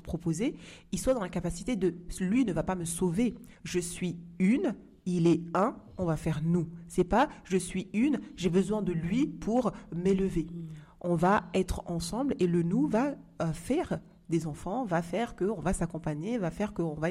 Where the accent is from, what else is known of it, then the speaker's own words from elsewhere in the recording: Comoros; mon mari, il est turc et moi, je suis comorienne.